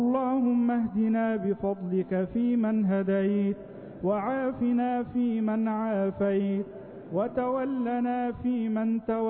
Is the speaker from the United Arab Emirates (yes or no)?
no; Egypt; واجعل اللهم بلدنا مصر أمنا أمانا